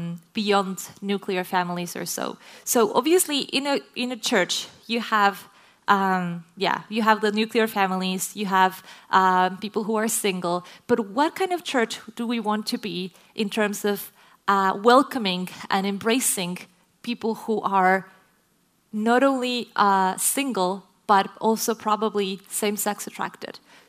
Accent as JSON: {"language": "English", "country": "Chile", "second_language": "English", "said": "because I was from Chile. I still am."}